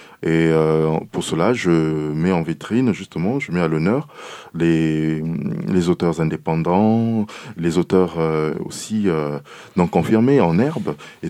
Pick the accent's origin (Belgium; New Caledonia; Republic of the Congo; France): Republic of the Congo; born there; c'est une culture justement d'où je viens. Je suis né au Congo-Brazzaville.